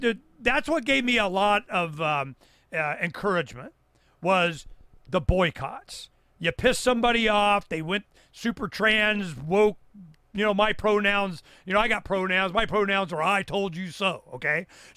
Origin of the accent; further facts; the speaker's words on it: Canada; as a Canadian, looking at 9/11